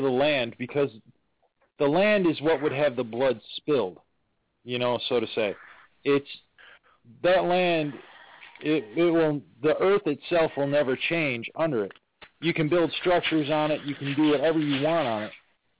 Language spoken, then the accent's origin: English; Michigan, United States; I've gone out on investigations on my own back in my hometown of Michigan, home state of Michigan, up in Macomb County, there was an insane asylum that they took down back in the 70s.